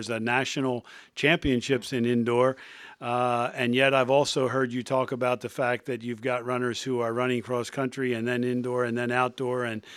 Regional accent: Pennsylvania, United States; now in Virginia, United States; But you need to understand, I'm from Pennsylvania, so I'm a little bit aware of that.

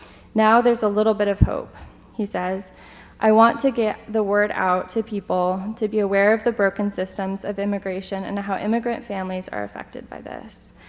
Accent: Iowa City, Iowa, United States; And so last night in my hometown, there was a protest at the pedestrian mall of Iowa City, and there was over 200 people there with signs.

